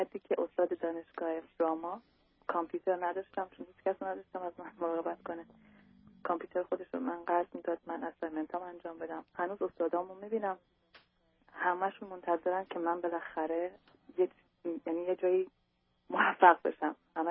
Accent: Iran; moved away; به خاطر مذهب باز دوباره اذیت شدم و موقعیت جور شد و از ایران بیرون اومدیم.

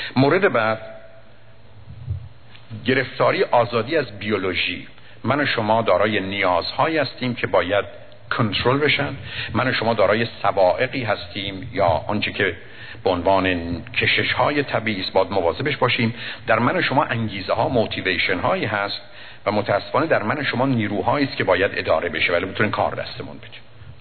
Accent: Iran; now in United States; هرگز هرگز هرگز بهشون نگفتم ما ایرانی هستیم باید این کارو بکنیم.

